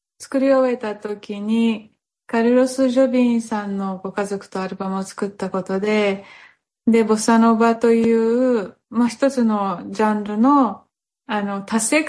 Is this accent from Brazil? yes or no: yes; Brazil; Japanese is a second language; ブラジルにやっぱ南の国で私が生まれ育ったところとね、やっぱりなんか開放感もあるし